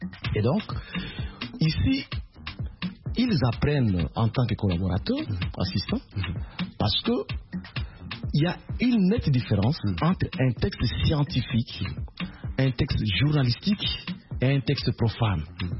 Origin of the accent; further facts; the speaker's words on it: DR Congo; et surtout chez nous, en République démocratique du Congo, c'est l'expression populaire.